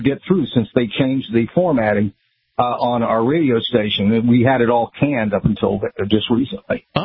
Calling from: West Virginia, United States; from West Virginia.

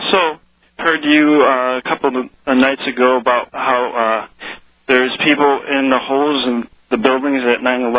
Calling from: Saratoga, New York, United States; Saratoga area in upstate New York.

